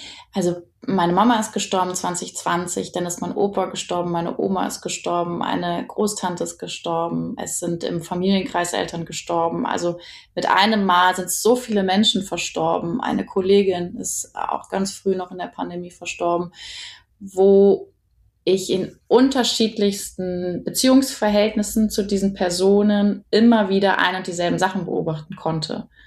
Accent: Erkelenz, North Rhine-Westphalia, Germany; Der Film spielt in Erkelenz, ich komme aber auch aus Erkelenz und in der Region im Kreis Heinsberg ist ja damals Corona ausgebrochen.

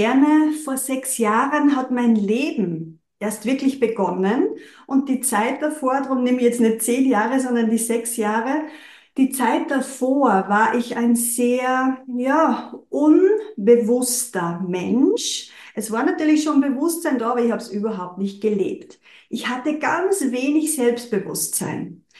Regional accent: Austria; Ja, ich komme aus Österreich, wie man, glaube ich, auch ziemlich gut hören kann. Also ich bin so richtige, waschechte Österreicherin und ich bin vor 42 Jahren hier auf dieser Erde erschienen.

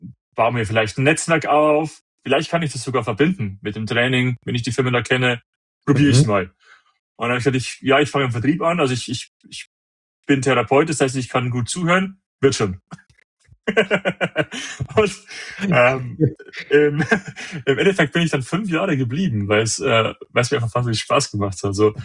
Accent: Bavaria, Germany; Ich komme aus der Regensburger Gegend, also nördliche Oberpfalz hoch.

